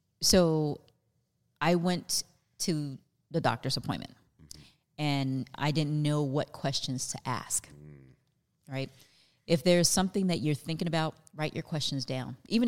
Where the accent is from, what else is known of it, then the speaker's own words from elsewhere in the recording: the South, United States; born there; You know, I was born in the South.